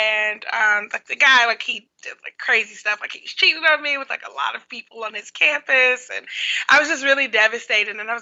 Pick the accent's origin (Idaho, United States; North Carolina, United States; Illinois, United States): Illinois, United States; Chicago; I'm actually not from Bahia. Mm. Like, I'm from Chicago.